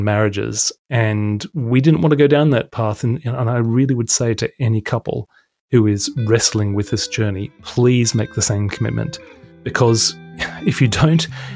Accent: Australia; accent: slight English; I'd had a slight English accent because of being raised by two Brits, even though I was born in Australia.

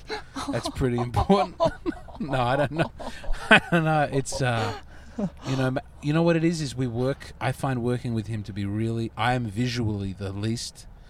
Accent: Australia; as an Aussie who's found out about the Moriori

